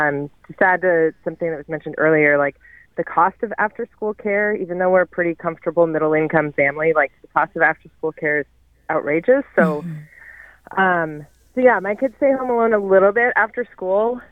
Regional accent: Philadelphia, Pennsylvania, United States; Yeah, I was just going to add that I grew up outside of Philadelphia and my husband grew up outside of Atlanta

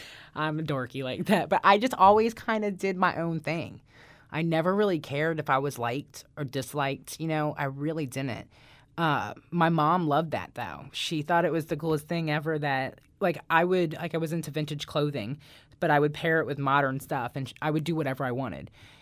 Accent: Quantico, Virginia, United States; I grew up in Northern Virginia, so it's different. Everyone, when you're from Virginia, they'll ask you if you're from Northern Virginia. So I grew up originally on Quantico, the Marine base.

